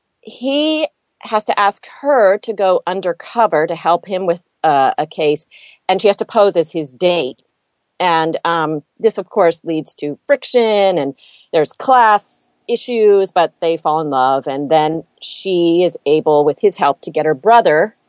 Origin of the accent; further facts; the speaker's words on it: the South, United States; I'm from the South. She's from Chicago, from city. I'm from small towns, although I've lived in big cities.